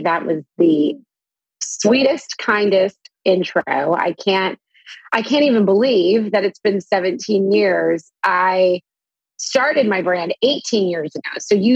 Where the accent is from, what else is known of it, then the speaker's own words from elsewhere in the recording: Norman, Oklahoma, United States; generally in childhood growing up in Norman in a college town, it was slightly more progressive than you would assume a town to be in Oklahoma.